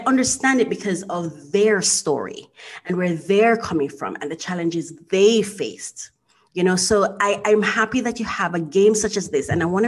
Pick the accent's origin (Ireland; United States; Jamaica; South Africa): Jamaica; I'm Jamaican, I'm an entrepreneur here